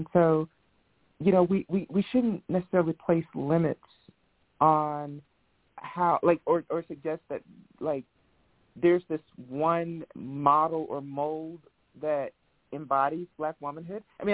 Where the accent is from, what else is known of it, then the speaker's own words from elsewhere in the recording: Montgomery, Alabama, United States; the Children's Museum in Montgomery, Alabama, which is my hometown